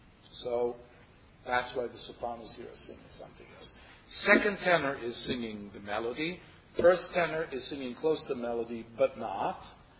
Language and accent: English; Israel; I come from Israel, which means we studied Sephardic pronunciation when I was growing up.